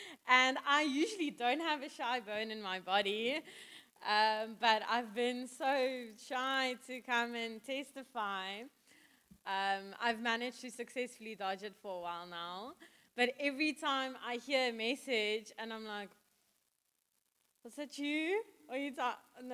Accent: Free State, South Africa; I'm also from the Free State. So when I think of my field, I think mealies, right?

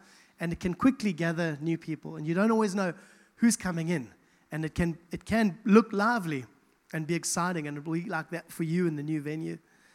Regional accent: KwaZulu-Natal, South Africa; I'm an English guy from KZN. It's not my background.

